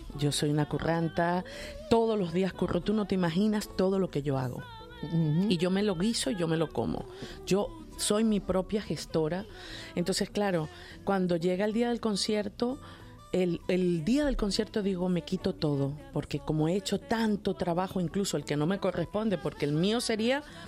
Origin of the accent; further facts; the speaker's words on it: Venezuela; uno de los maestros de música que yo tuve en mi país, en Venezuela de origen